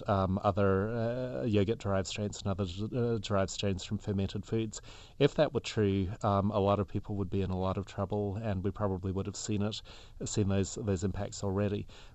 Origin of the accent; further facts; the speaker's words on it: New Zealand; That's an interesting question, and I'm from New Zealand originally, so very sensitive to issues about invasive species biology